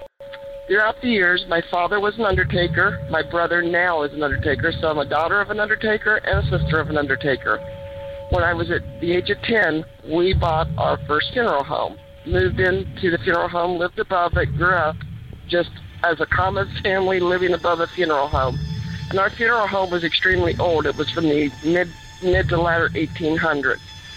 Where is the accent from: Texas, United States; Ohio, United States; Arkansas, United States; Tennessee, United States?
Ohio, United States; Lancaster; I grew up in the state of Ohio, born and raised in Lancaster